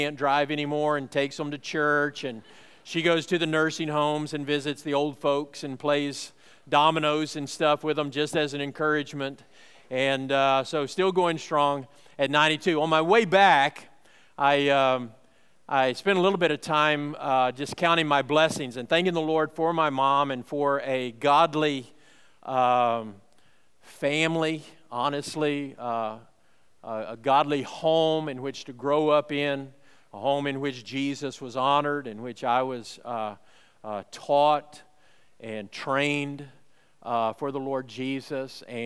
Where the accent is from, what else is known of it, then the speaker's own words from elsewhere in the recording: United States; born there; having been born in the United States of America, okay? I am an American citizen